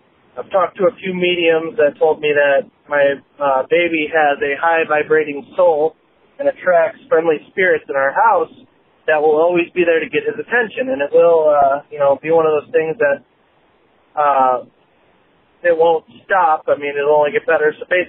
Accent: Quincy, Illinois, United States; I'm from Quincy, Illinois.

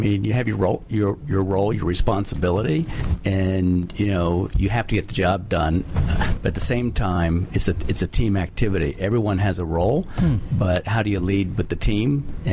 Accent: Pittsburgh, Pennsylvania, United States; I moved around a lot when I was young, but I call Pittsburgh home.

